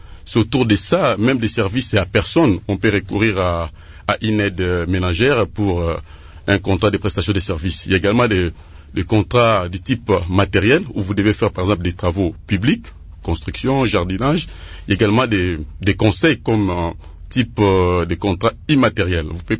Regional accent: DR Congo; si nous rentrons chez nous en RDC

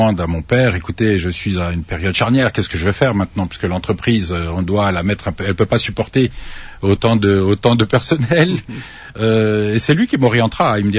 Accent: Kisangani, Tshopo, DR Congo; Nous sommes originaires de Kisangani ou pas loin de Kisangani.

